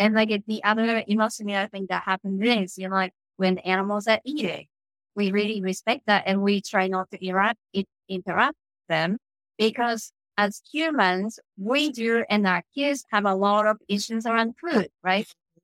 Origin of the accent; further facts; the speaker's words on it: Japan; So I grew up in Japan.